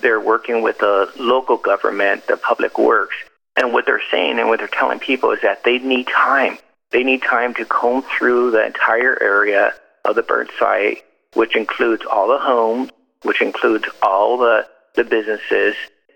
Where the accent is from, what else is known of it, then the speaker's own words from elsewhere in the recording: California, United States; I'm sure I'm from California